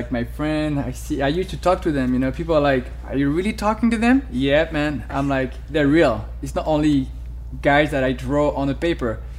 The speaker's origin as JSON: {"language": "English", "town": "Cannes", "region": "Provence-Alpes-Côte d'Azur", "country": "France", "accent": "French", "second_language": "English", "said": "So I'm French, as you can hear with my accent. I'm from Cannes, which is the east south of France."}